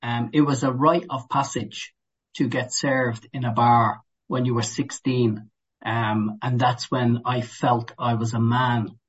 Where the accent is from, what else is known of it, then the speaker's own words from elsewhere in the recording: Dublin, Leinster, Ireland; I grew up in Ireland, in Dublin.